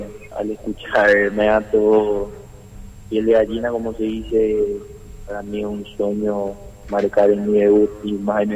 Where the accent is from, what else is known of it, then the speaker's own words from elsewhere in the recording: Campo Grande, Misiones, Argentina; Sí, sí, soy de Campo Grande, nací acá y hasta el momento estoy acá.